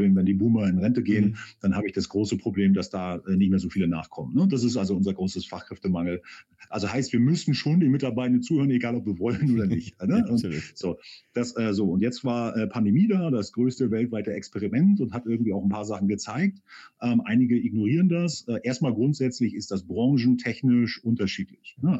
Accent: East Germany, Germany; Bin auch Ostdeutscher

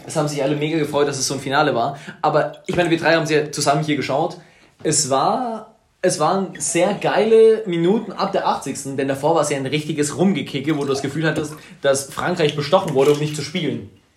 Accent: Ecuador; Ich war in Ecuador, ich komme aus Ecuador.

